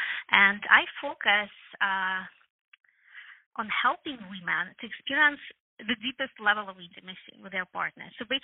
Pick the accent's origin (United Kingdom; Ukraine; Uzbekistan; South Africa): Ukraine; English is a second language; moved away as an adult; also born or lived in California, United States; now in United States; I'm originally from Ukraine, so you can still hear my accent. And then I moved to California